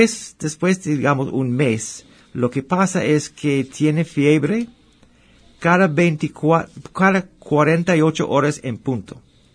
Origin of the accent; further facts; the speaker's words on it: Canada; yo soy canadiense y nosotros hicimos un viaje una vez hace unos años y como pasamos hasta Nayarit y cuando volvimos al Canadá